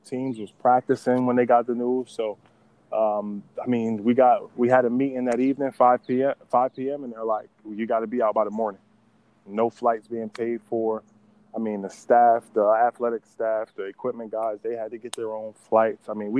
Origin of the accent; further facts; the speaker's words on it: New Jersey, United States; Like, I'm from Jersey, small town. Like, we don't really travel much, you know.